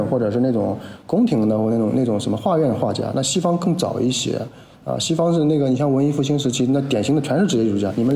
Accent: China; 是我们中国人对“家”这个词

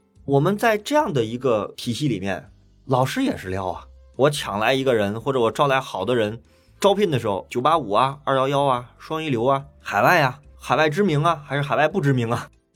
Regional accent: China; 我们中国人是教育是俩字儿

